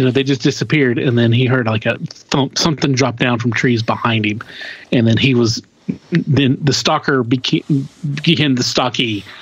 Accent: Kingfisher, Oklahoma, United States; we grew up in Kingfisher and we, you know, as kids, we kind of were like, well, you know, this town is safe and it's boring

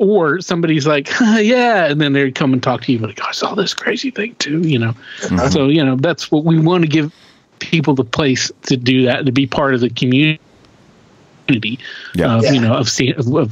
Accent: Kingfisher, Oklahoma, United States; we grew up in Kingfisher and we, you know, as kids, we kind of were like, well, you know, this town is safe and it's boring

